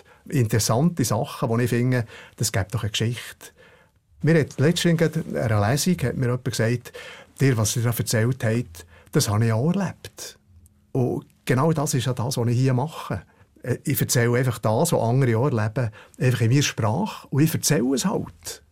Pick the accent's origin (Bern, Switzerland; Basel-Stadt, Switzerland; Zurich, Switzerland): Bern, Switzerland; Ja, ich probiere natürlich als Berner, dass ich es nicht langweilig erzähle.